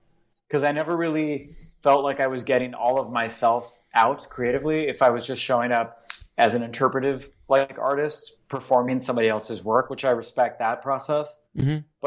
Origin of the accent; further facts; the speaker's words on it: Los Angeles, California, United States; So I grew up in Los Angeles, and which means something, right? Because the city you grew up in.